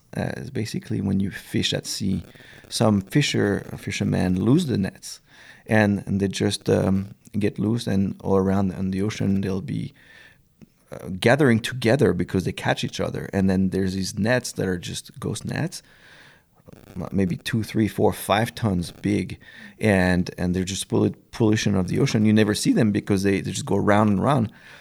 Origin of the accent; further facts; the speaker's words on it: France; I was raised in France, and I was lucky to go every summer by the ocean.